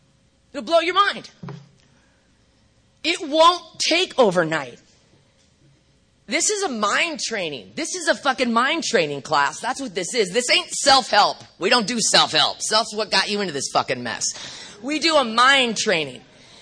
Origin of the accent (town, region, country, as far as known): California, United States